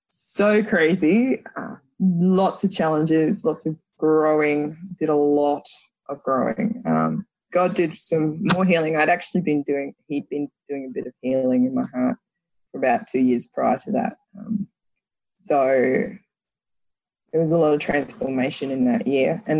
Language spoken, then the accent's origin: English; Rockhampton, Queensland, Australia; I am Australian, obviously. I'm from a smallish town called Rockhampton. It's on the central part of Queensland in Australia. Grew up there and most of my family came from that area and stuff.